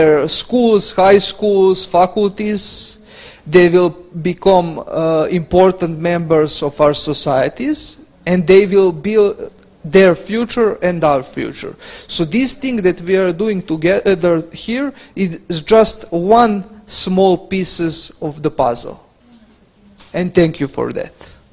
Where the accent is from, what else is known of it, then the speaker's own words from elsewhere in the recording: Serbia; English is a second language; We are from Serbia and we can.